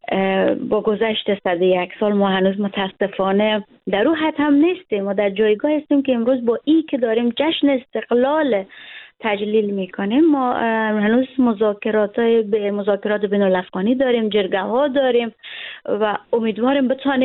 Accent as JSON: {"language": "Persian", "country": "Afghanistan", "moved": "yes", "said": "یک جوان افغان هستم و بیرون از کشورم زندگی میکنم."}